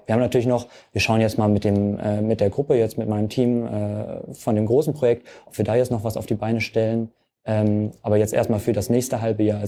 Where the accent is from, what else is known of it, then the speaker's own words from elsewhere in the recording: Hamburg, Germany; Also ich komme aus Hamburg und bin fürs Studium nach Lübeck gegangen.